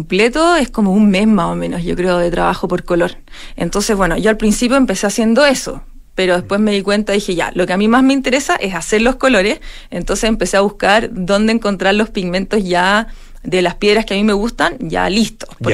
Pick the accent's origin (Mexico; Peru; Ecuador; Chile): Chile; Santiago, Santiago Metropolitan Region; que voy desde chica, como muchos santiaguinos, ¿cierto?, paseábamos ahí.